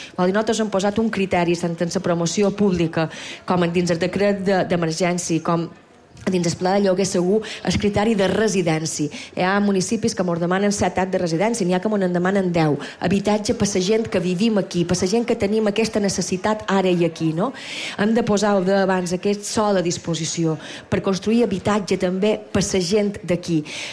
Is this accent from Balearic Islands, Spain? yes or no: yes; Balearic Islands, Spain; I és vera que tots som mallorquins, menorquins, eivissencs o formenterans.